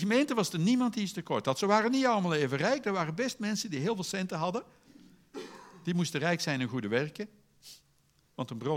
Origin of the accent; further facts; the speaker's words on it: Netherlands; En wat zijn wij Nederlanders daar moeilijk in?